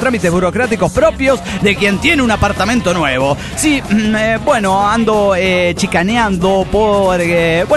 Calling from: Tunja, Boyacá, Colombia; Aquí en Tunja, sí, mientras estoy escribiendo esto, es de día.

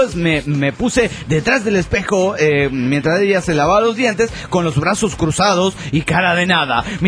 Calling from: Caracas, Capital District, Venezuela; de Caracas, Venezuela.

